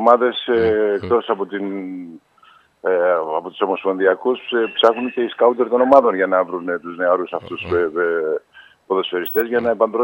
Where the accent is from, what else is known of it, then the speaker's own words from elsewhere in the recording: Kalamata, Peloponnese, Greece; Η επανάσταση του 1821 ξεκίνησε από την πατρίδα μου την Καλαμάτα, που γιορτάζει σήμερα.